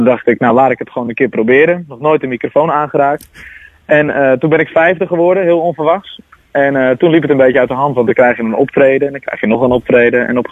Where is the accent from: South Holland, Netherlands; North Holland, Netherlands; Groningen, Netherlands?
North Holland, Netherlands; Diemen; Ik ben 21 jaar oud. Ik kom uit Diemen.